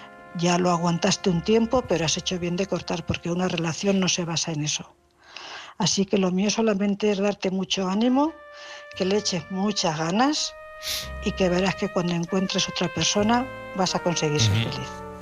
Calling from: Cuenca, Castilla-La Mancha, Spain; corresponsal de Cuenca.

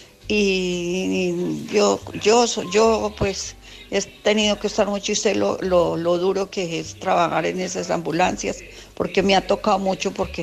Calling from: Alicante, Valencian Community, Spain; de Alicante.

